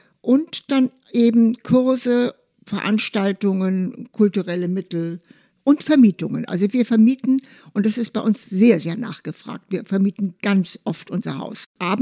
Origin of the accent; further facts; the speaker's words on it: Munich, Bavaria, Germany; now in Hamburg, Germany; Bin ja selber Münchnerin und wohne auch hier nicht hier in der Ecke. Ich wohne im schönen Harvestehude in der Bramsallee, den Grindelhochhäusern gegenüber.